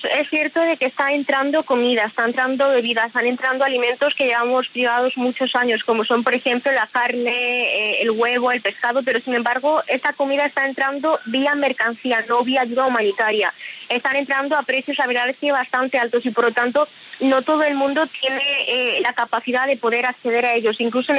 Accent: Spain; yo soy de España y siempre hemos estado celebrando esas fiestas a pesar de tener una religión distinta, pero nosotros en la religión musulmana creemos también en Jesús

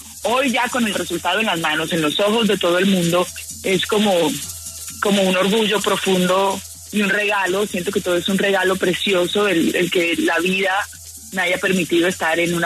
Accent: Caribbean Region, Colombia; como colombiano y yo como mujer caribe

